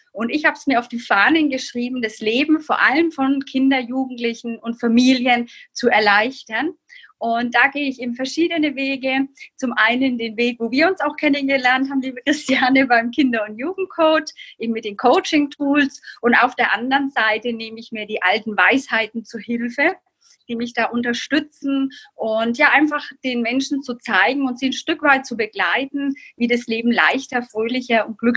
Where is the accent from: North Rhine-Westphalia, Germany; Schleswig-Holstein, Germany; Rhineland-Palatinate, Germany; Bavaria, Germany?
Bavaria, Germany; Bamberg; Ich komme aus Bamberg